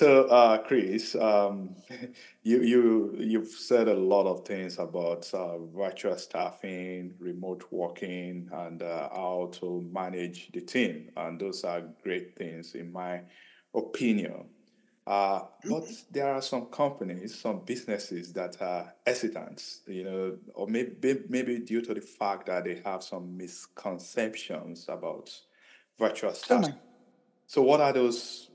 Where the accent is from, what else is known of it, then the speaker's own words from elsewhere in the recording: Nigeria; I'm from Nigeria, and I know that Nigerians, they are embracing technology.